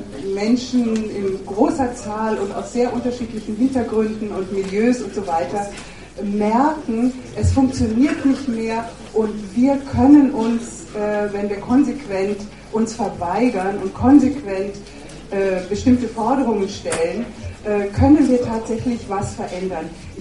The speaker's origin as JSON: {"language": "German", "country": "Germany", "said": "wir als Deutsche sind natürlich in Ägypten und im Nahen Osten überhaupt präsent und involviert."}